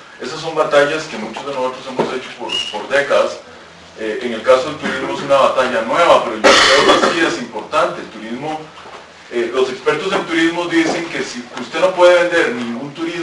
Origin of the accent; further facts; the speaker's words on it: Catalonia, Spain; yo también soy catalán de origen